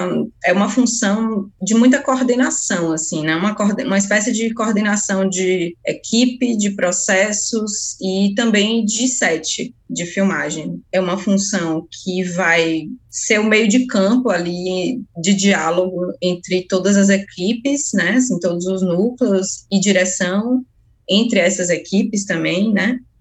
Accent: Feira de Santana, Bahia, Brazil; eu sou de Feira. Estou em Feira, falando, gravando este podcast.

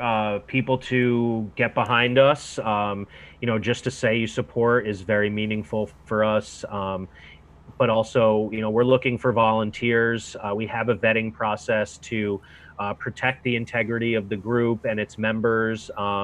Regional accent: Connecticut, United States; In Fairfield County.

